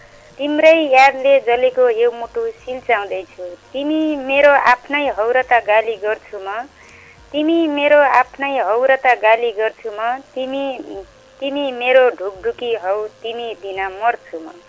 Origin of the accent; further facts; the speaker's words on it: Pyuthan, Lumbini Province, Nepal; now in Dang, Nepal; म मान्छे त प्युठानको है अहिले दाङको